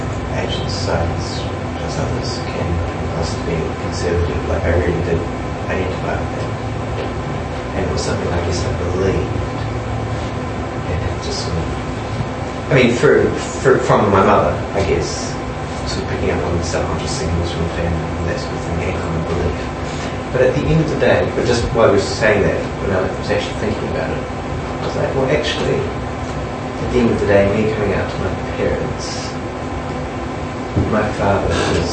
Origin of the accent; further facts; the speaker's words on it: New Zealand; I identify as a New Zealander. My father's Kiwi and my mother's Chinese white.